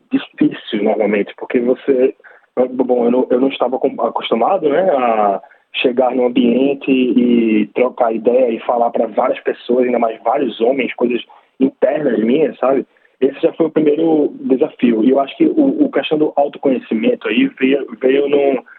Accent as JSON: {"language": "Portuguese", "town": "Recife", "region": "Pernambuco", "country": "Brazil", "said": "Eu sou de Recife, né, no Brasil, Pernambuco. Meu pai era um interior"}